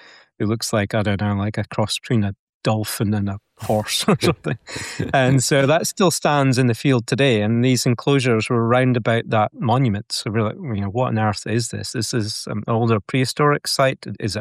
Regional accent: Scotland, United Kingdom; I grew up in Northeast Scotland

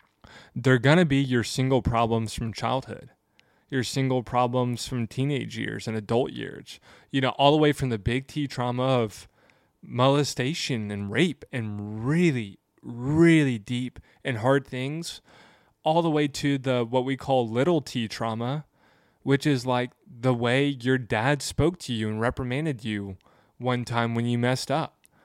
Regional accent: the South, United States; I grew up in the South.

